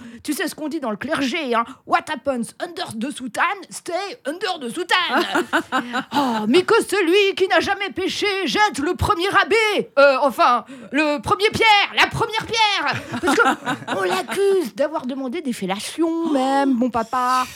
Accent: Geneva, Switzerland; Moi je suis née ici, à Genève, apparemment je suis née dans une maison qui était fermée à clé, parce que c'était une maison close, tu vois.

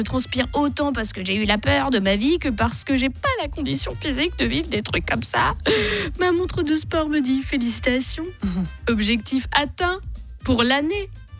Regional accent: French Polynesia, France; moi je viens de Tahiti.

